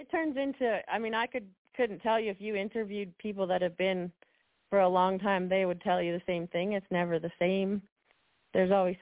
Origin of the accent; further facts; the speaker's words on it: Canada; Because we're both Canadian, I guess.